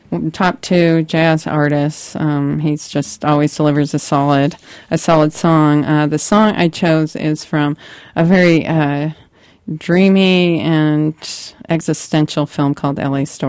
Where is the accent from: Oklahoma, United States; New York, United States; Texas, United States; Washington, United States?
Washington, United States; Bellevue; also born or lived in Seattle; I grew up in Bellevue. I was born in Seattle and moved to from Magnolia neighborhood to the suburbs.